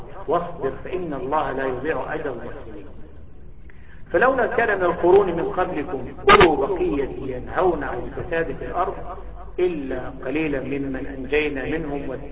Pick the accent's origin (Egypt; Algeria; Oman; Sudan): Egypt; فمثلا عندنا في مصر، احنا نتكلم الآن في مصر